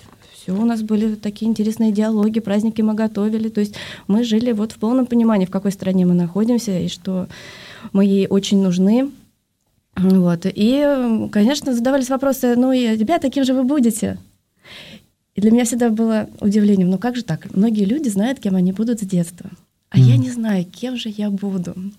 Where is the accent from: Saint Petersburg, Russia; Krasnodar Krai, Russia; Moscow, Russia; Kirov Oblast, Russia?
Moscow, Russia; born there; я родилась в Москве. Семья у меня такая, ну, скажем, благочестивая.